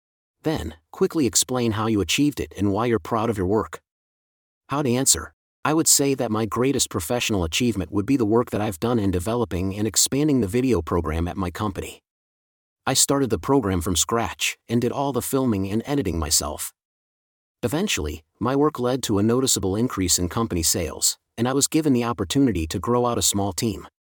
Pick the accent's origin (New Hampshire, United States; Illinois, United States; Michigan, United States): New Hampshire, United States; a local freshwater lake in my home state of New Hampshire when I was in high school